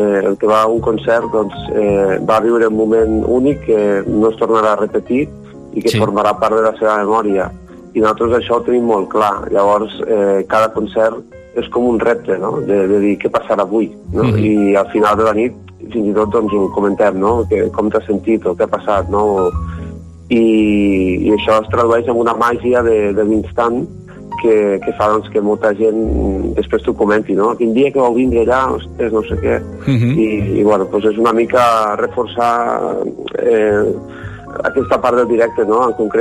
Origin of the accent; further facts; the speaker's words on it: Falset, Catalonia, Spain; jo soc de Falset, no?, del poble, de la capital del Priorat